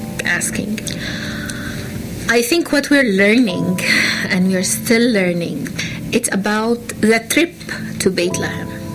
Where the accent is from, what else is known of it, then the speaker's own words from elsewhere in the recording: Egypt; moved away as an adult; I grew up in Egypt. Being from the Middle East, we are so warm kind of people. We love people. Our homes are always open. Our homes are always full with people.